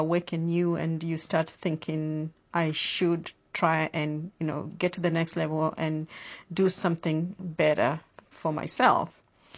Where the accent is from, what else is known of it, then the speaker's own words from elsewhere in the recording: Kenya; I'm from Kenya originally.